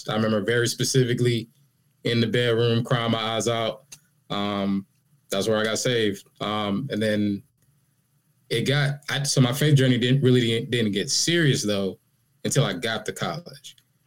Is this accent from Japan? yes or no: no; Charlotte, North Carolina, United States; In Charlotte, North Carolina. Born to … I was raised on Ottawa Road. If you're in the Charlotte area, if you're in Charlotte, if you're familiar with that, I believe it's the Ashley Apartments.